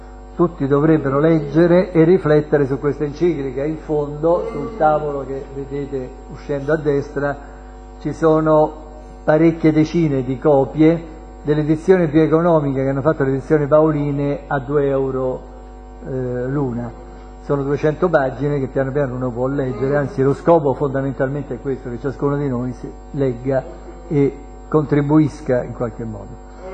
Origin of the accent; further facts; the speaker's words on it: Cerveteri, Lazio, Italy; io vengo da Cerveteri